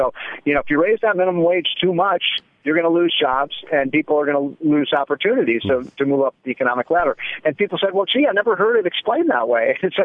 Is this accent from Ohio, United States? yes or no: no; Illinois, United States; I'm from Illinois. Boy, do we need jobs in Illinois.